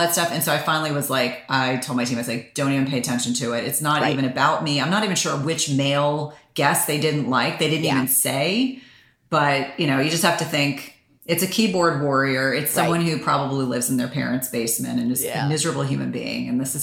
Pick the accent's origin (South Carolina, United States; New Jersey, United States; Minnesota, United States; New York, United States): South Carolina, United States; Columbia; born there; I was born in South Carolina. I still have family in South Carolina. I feel drawn to South Carolina.